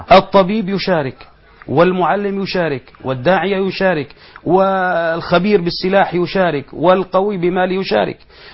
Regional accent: Syria; أنا أقول كسوري

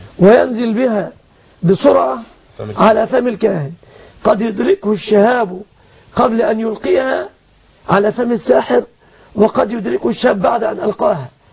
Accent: Egypt; عندنا في مصر

